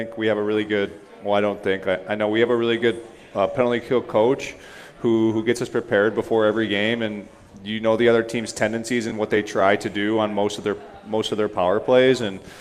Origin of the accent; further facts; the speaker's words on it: Detroit, Michigan, United States; And for me, I grew up in Detroit.